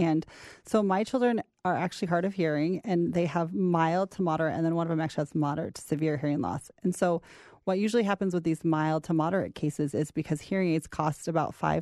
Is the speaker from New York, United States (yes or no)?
no; Idaho, United States; moved away as an adult; I grew up in Idaho, and it took me 20 years to move back after I left for college.